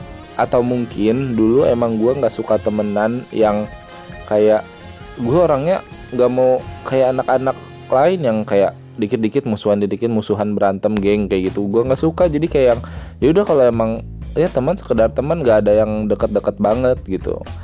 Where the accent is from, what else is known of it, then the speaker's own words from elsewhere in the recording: West Java, Indonesia; karena kita kan asalnya dari Sunda